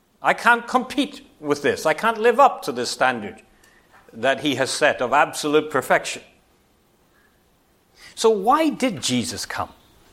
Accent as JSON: {"language": "English", "region": "Northern Ireland", "country": "United Kingdom", "tie": "born or raised there", "lives_now": "Singapore"}